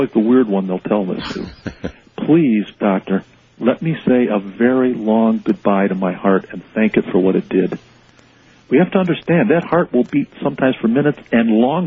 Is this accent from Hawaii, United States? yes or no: yes; Hawaii, United States; And I know speaking now as a Hawaiian, and I haven't done that much tonight. And when I wrote Miracle in Maui, I talked about Maui, Hawaiian concepts.